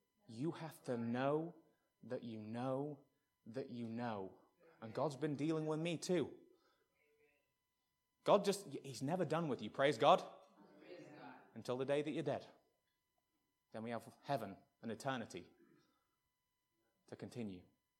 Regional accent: England, United Kingdom; I can say these things because I'm English.

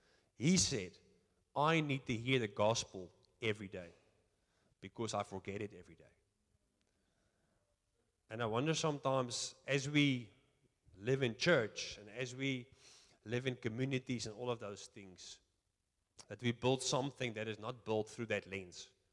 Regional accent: Netherlands; English is a second language; now in South Africa; Yes, I'm not from South Africa. I'm from the Netherlands, which is why I've got a funny accent.

